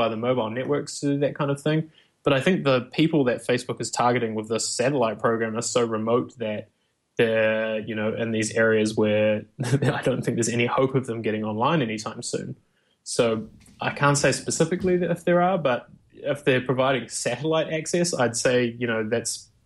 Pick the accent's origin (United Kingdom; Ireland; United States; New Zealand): New Zealand; I come from New Zealand where very much so, like, we have very rural places that can't get online.